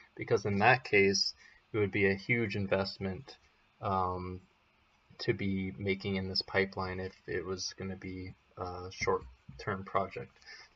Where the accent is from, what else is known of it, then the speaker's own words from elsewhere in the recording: Canada; also born or lived in United States; which I'm a Canadian as well, as you may know, but I'm also American